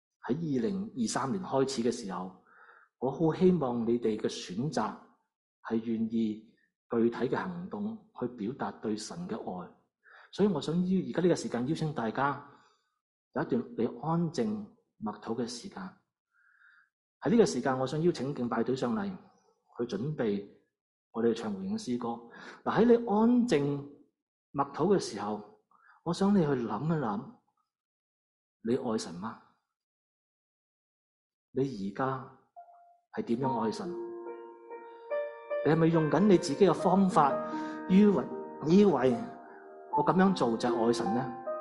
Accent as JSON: {"language": "Chinese", "country": "Hong Kong", "moved": "as an adult", "said": "很多年前，当我年轻的时候从香港过来温哥华留学的时候呢"}